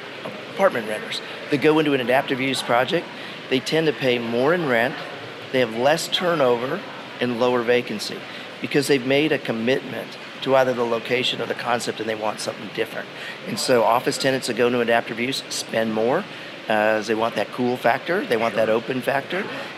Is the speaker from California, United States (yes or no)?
no; Colorado, United States; also born or lived in Atlanta; now in Tuscaloosa, United States; Yeah, I grew up in Colorado, developer family, ended up in Atlanta at Emory Business School, somehow have committed sins and ended up over at the University of Alabama.